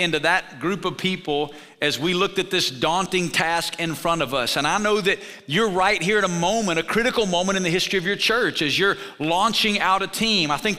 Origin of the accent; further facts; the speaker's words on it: Alabama, United States; now in Las Vegas, United States; I'm born and raised in Alabama. God's got a sense of humor. Sent an Alabama boy to Las Vegas. I've been out there 20 years